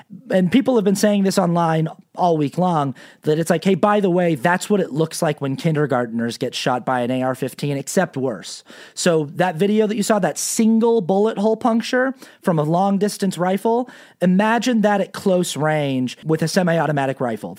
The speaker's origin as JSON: {"language": "English", "region": "Utah", "country": "United States", "said": "I knew people who were there personally, because again, I'm from Utah, so I had friends and family who were present."}